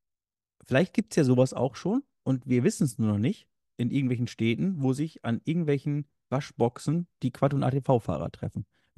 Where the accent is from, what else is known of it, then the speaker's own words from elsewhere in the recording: North Germany, Germany; Ich komme aus dem Norden, ich habe hier so Großstädte.